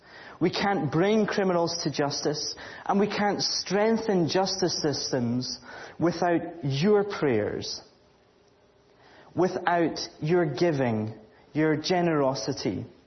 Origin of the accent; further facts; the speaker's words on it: Scotland, United Kingdom; accent: Scottish; I'm sorry that there's not going to be any subtitles along with my Scottish accent, but hopefully you can all tune in. I feel very much at home because this reminds me of my home church in terms of just the building.